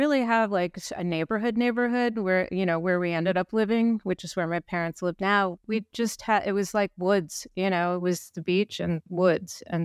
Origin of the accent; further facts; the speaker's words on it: New York City, New York, United States; I was born in New York. I was the first one in my family to be born in the United States. And both of my parents are from Bolivia. And we lived in early times. We lived in Jamaica, Queens